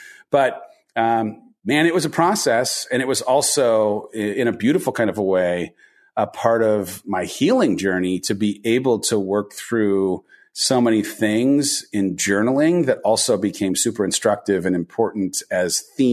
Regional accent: California, United States; Well, I grew up in Southern California, oldest of four kids.

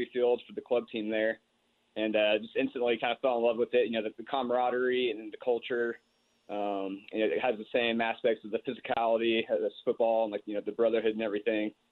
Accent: Dallas, Texas, United States; I'm from Dallas originally, so I'm a Cowboys fan, admittedly.

